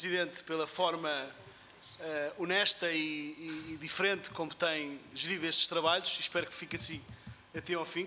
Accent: Mação, Santarém, Portugal; sou eleito pelo Círculo Eleitoral de Santarém, sou de Mação

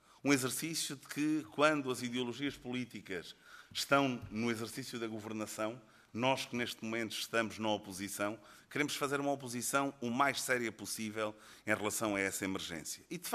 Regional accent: Alentejo, Portugal; enquanto português, enquanto alentejano

